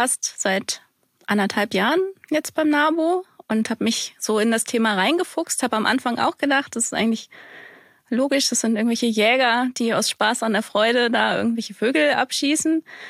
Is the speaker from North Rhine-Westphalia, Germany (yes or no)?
yes; Bielefeld, North Rhine-Westphalia, Germany; now in Berlin, Germany; Wo komme ich her? Ja, ursprünglich aus Bielefeld, heute aus Berlin